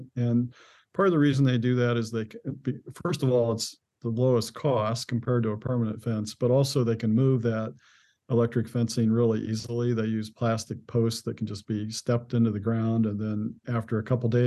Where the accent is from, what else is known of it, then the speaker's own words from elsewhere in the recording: Illinois, United States; but it's true in other parts, like where I grew up in Illinois, there's very few of the farmers that have cattle.